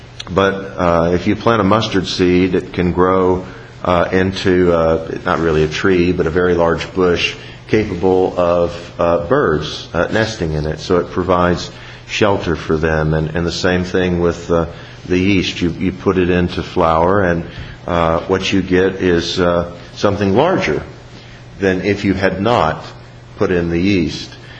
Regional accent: the South, United States; And being Southerners, we know how important it is, where are you from?

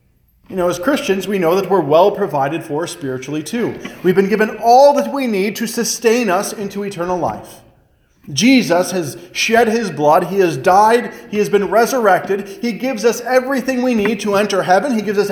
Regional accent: Michigan, United States; You know, growing up outside of Detroit, the Detroit Lions have been playing football for nearly 90 years on Thanksgiving Day.

